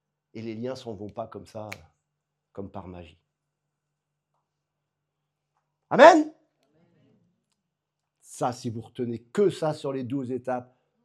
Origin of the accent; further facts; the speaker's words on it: Normandy, France; Chez nous, dans le Calvados, on fait cuire la pomme pour qu'elle devienne un alcool.